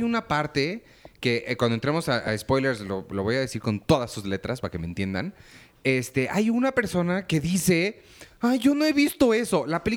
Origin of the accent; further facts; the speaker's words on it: Mexico; Entonces imagínate que yo soy mexicano y conozco eso.